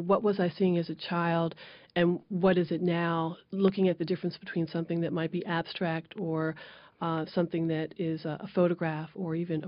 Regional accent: Silver Spring, Maryland, United States; When I was growing up, I grew up in Silver Spring, Maryland.

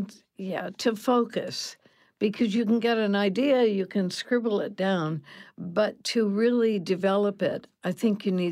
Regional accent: Iowa, United States; It was made by a little company in Davenport, Iowa, and I'm from Iowa.

